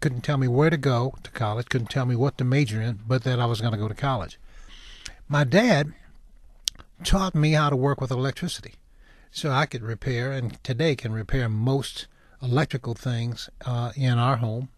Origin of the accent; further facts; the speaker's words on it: Cassopolis, Michigan, United States; Because most of the young people that I grew up with in Cassopolis had running water.